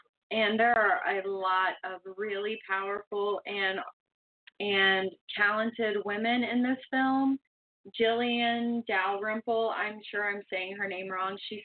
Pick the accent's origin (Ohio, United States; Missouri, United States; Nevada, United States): Ohio, United States; I say cosplay. I'm from Southern Ohio. I'm country.